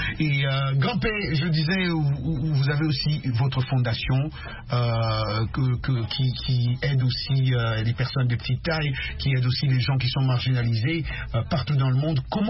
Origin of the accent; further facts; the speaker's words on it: Kinshasa, DR Congo; Je vous ai vu chez moi à Kinshasa